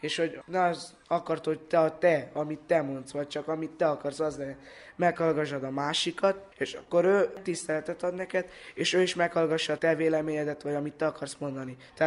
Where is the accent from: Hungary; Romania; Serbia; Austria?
Romania; én Romániából vagyok, de az anyanyelvem, akit tanultam, mégis magyar vagyok, de hiába élek Romániában, mert mégis magyar vagyok.